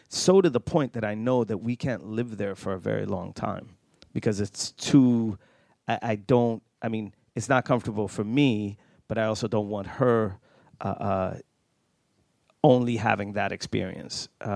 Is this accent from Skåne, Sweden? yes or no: yes; Lund, Skåne, Sweden; They're also a company founded in my hometown, Lund, which means a lot.